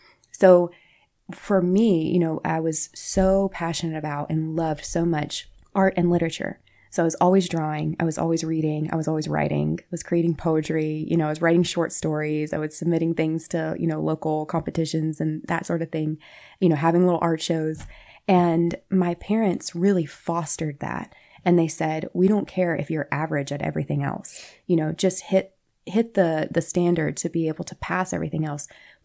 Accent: Pine Bluff, North Carolina, United States; So I grew up in Pine Bluff, North Carolina, which is not too far from where we're at right now in mm-hmm. West End.

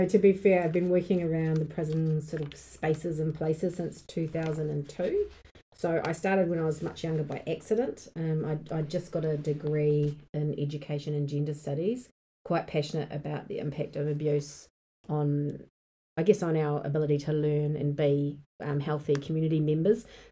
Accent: Auckland, New Zealand; born there; now in Wellington, New Zealand; I was born in Tamaki Makaurau in Auckland, but now I am based in Pōneke in Wellington. I'm in my 40s.

